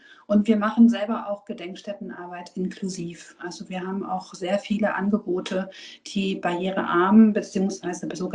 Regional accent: Hamburg, Germany; born there; Ich bin nämlich gebürtige Hamburgerin und als Hamburgerin bin ich natürlich auch Patriotin.

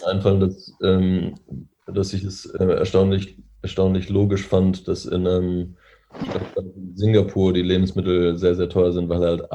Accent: North Rhine-Westphalia, Germany; now in Berlin, Germany; wo ich herkomme oder wo ich aufgewachsen bin, in NRW oder in Ostwestfalen, wo man sehr vorsichtig an neue Dinge rangeht.

